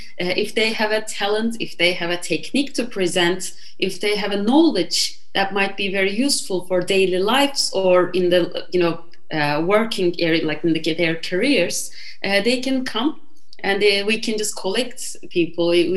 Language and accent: English; Turkey; English is a second language; moved away as an adult; now in Ireland; I was born in Turkey. I lived in Turkey until my late 20s, and I came here my early 30s. So I never lived in another country before.